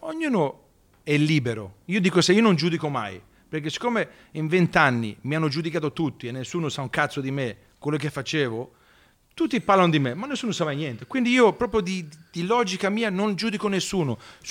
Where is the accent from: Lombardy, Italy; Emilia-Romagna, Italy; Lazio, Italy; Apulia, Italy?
Emilia-Romagna, Italy; Bologna; born there; No, sono nato a Bologna.